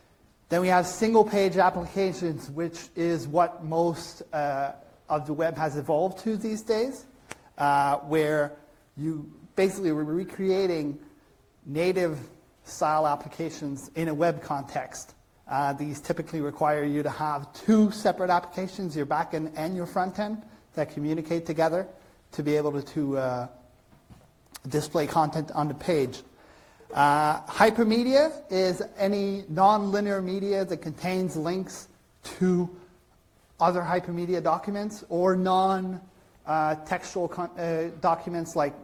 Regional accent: Montreal, Quebec, Canada; I come from Montreal in Quebec, which is in Canada. I'm fluent in English and French

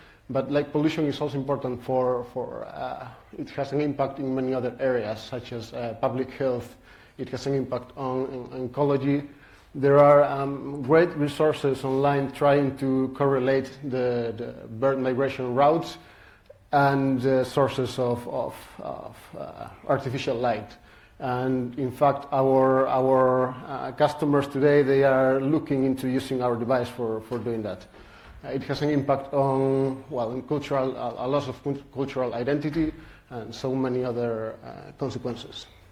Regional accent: Spain; English is a second language; I'm from Spain.

